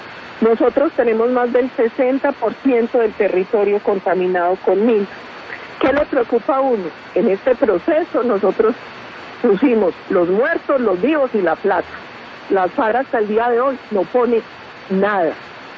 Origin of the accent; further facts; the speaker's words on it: Antioquia, Colombia; Yo soy paisa, yo vivo en Antioquia.